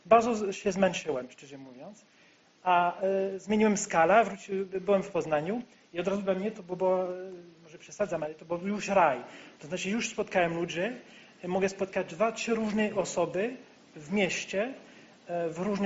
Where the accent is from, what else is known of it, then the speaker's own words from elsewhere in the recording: France; Polish is a second language; now in Poland; ja jestem z Francji i mieszkałem w duże miasta. Małe miasta, ale duże miasta, jak Lyon, to jest metropolitan.